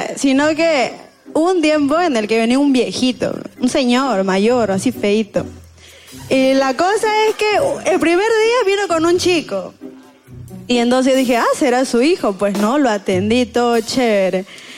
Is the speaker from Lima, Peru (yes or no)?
yes; San Juan de Miraflores, Lima, Peru; De San Juan de Miraflores, de mi barrio.